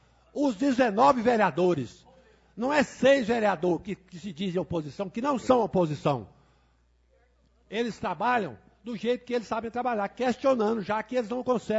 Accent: Formosa, Goiás, Brazil; Eu sou nascido em Formosa, tenho 60 anos, moro em Formosa, não mudo daqui por coisa nenhuma.

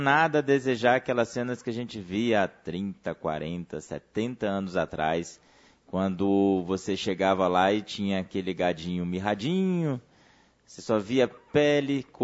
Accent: Northeast Region, Brazil; now in Distrito Federal, Brazil; Sou nordestino com muito orgulho, tá? E hoje estou aqui na região do norte, em torno norte do DF e nordeste goiano.

